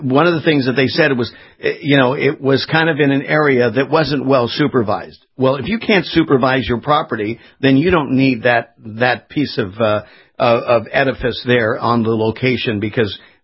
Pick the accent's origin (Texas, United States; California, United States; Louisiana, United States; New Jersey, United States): California, United States; now in Florida, United States; I mean, I was born and raised in California. I'm based now in Florida.